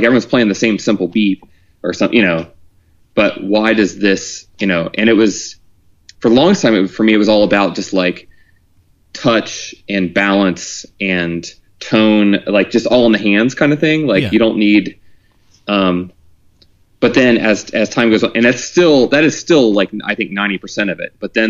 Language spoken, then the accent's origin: English; Ohio, United States; So when I was like, so I grew up in Southern Ohio